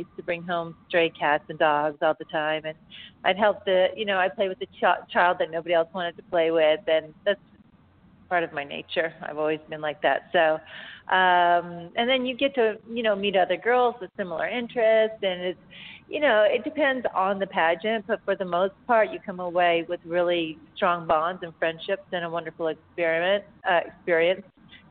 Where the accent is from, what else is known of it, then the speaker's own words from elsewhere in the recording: Canada; now in United States; have dual citizenship, so I'm a little bit of both, or a lot of both. I was raised in Canada, but I was born in the States because my dad was working here. So, yeah, I mean, I consider myself Canadian.